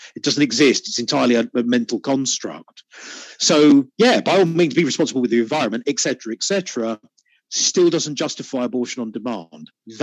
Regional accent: United Kingdom; you're obviously an American, I'm British.

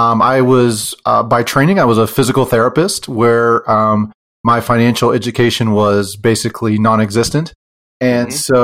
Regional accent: Pennsylvania, United States; And we are from Pennsylvania, where college costs are one of the highest in the country.

